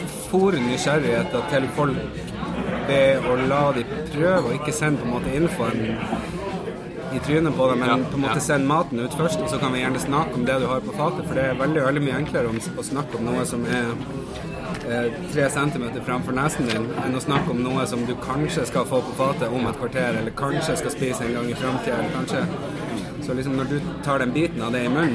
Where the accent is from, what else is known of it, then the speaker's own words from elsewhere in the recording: Nordland, Norway; fra Lofoten egentlig, men vi vokser på gode, altså